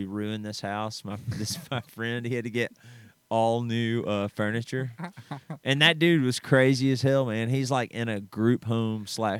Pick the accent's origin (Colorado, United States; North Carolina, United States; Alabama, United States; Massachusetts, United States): Alabama, United States; Birmingham; I grew up in Birmingham, Alabama.